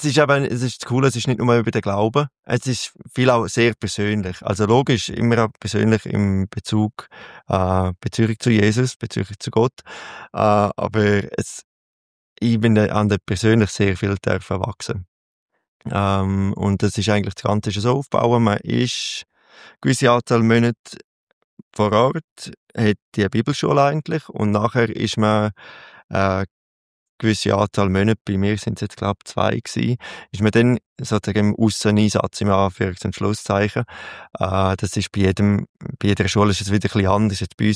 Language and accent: German; Prättigau, Graubünden, Switzerland; Also aufgewachsen in Prättigau, das ist auch nochmal ein bisschen anderer Dialekt als jetzt der Bündner Dialekt. Darum ist das auch ein bisschen durcheinander bei mir.